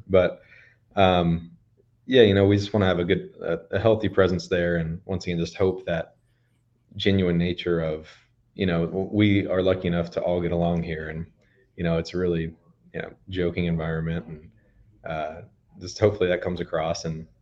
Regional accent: Texas, United States; moved away; also born or lived in Memphis; I mean, I grew up in Texas. I moved to Memphis right after, so I've only lived in hot and hot.

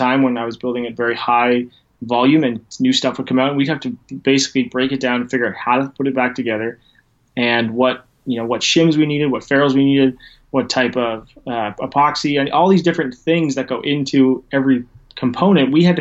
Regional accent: Canada; I used to live in a city that was a little closer to Toronto, but that's more in the minutiae of things. So I am Canadian

